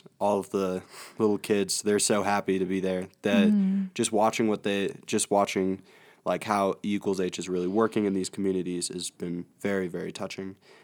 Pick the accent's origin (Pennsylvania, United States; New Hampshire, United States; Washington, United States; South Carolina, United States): South Carolina, United States; As she just said, I'm from South Carolina, and I go to Heathwood, and I'm here on Winterham.